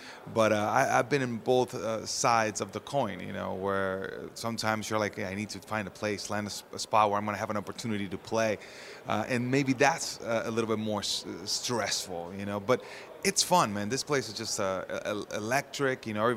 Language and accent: English; Orlando, Florida, United States; I'm here in Orlando. This is my hometown.